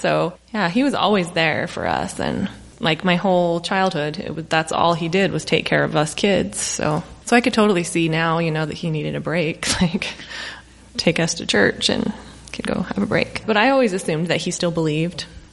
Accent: Utah, United States; I grew up just in a small town in Utah.

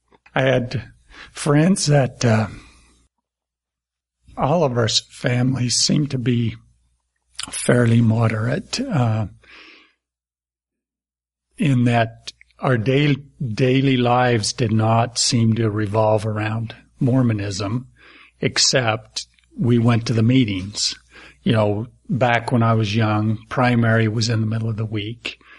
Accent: Smithfield, Utah, United States; I grew up in a little town in northern Utah called Smithfield.

